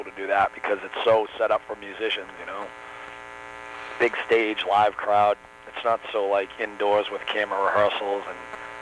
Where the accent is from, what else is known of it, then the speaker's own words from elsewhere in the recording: United States; And, hey, you know, I'm an American boy, so I'm proud of it.